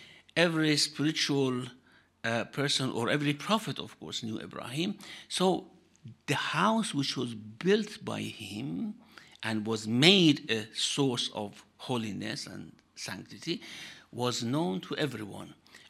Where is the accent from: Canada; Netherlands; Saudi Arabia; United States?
Saudi Arabia; Mecca, Makkah Province; yes, I'm from Mecca.